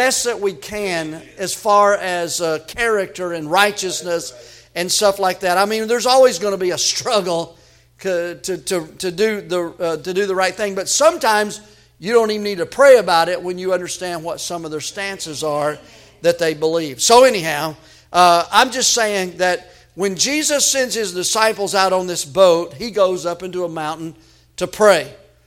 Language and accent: English; United States; I mean, I don't know about you, but I am an American.